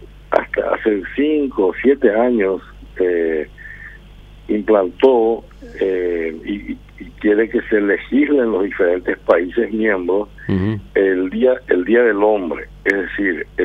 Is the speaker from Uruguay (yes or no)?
no; Paraguay; cuán peculiares somos los paraguayos